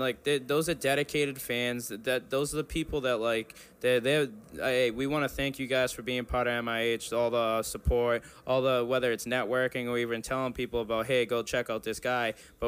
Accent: Rockland, Massachusetts, United States; also born or lived in Brockton; Nah, I'm not from Brockton. I am from Rockland. I was born in Brockton.

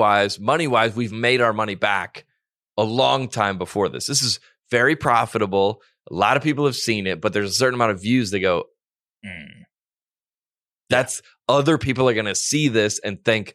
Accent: Colorado Springs, Colorado, United States; our pastor at the church I grew up in Colorado Springs was like in a huge like sex scandal.

